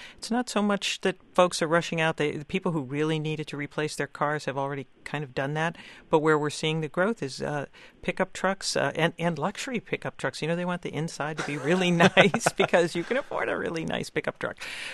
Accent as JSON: {"language": "English", "town": "Youngstown", "region": "Ohio", "country": "United States", "said": "I'm from Youngstown, Ohio, originally"}